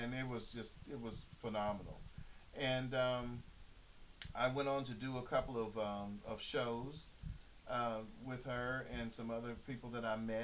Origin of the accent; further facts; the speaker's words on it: West Virginia, United States; I'm 47 years old, and I'm from Raleigh County, West Virginia.